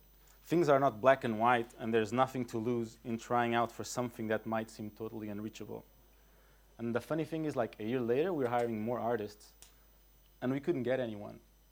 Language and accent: English; Lisbon, Portugal; born there; English is a second language; I was born in Lisboa, and I studied in Fine Arts